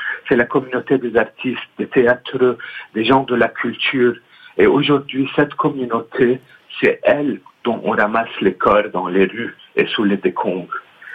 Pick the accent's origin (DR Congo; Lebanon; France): Lebanon; que ce soit nous en tant que Libanais ou que ce soit la communauté internationale